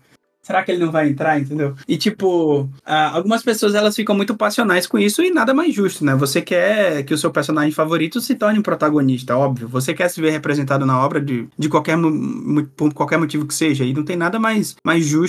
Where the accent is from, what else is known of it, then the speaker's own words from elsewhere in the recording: Northeast Region, Brazil; also born or lived in Recife, Brazil; Eu morava no Nordeste na época, né? Eu sou nordestino também, como Tassiano. Eu morava em Recife